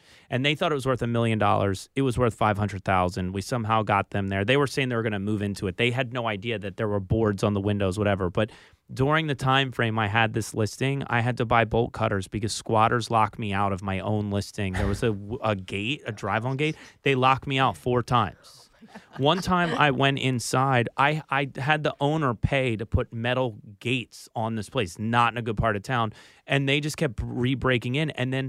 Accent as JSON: {"language": "English", "town": "Philadelphia", "region": "Pennsylvania", "country": "United States", "said": "But yeah, I mean, because I was from Philly and my sphere of influence were poor actors and restaurant people"}